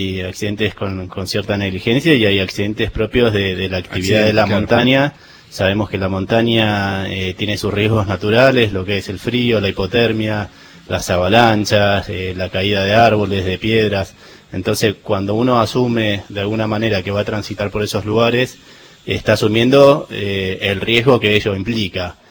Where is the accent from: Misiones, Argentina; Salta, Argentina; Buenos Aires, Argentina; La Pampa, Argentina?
Buenos Aires, Argentina; yo de chiquito vivía en Buenos Aires y siempre me gustó la montaña. Por suerte, todos los veranos venía al sur.